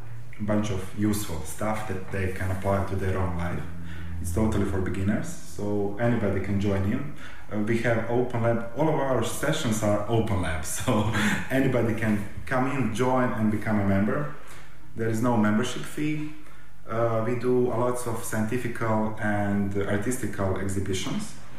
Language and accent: English; Dubrovnik, Dubrovnik-Neretva County, Croatia; English is a second language; now in Zagreb, Croatia; I'm from Dubrovnik. I live in Zagreb.